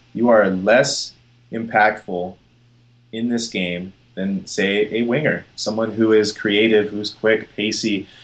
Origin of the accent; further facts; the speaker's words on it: West Coast, United States; I really want to say the Western Conference because I'm from the West. West Coast is the best coast